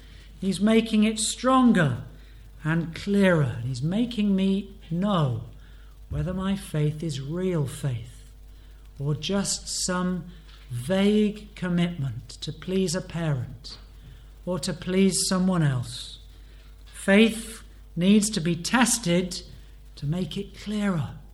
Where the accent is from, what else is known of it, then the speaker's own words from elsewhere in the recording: Banbury, South East England, United Kingdom; He was the pastor from my hometown in Banbury in the 19th century.